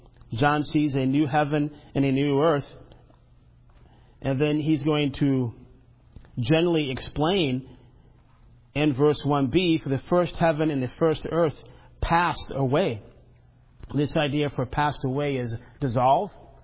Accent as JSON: {"language": "English", "region": "Florida", "country": "United States", "tie": "born or raised there", "said": "I grew up in Florida, so it depresses me a little bit at first."}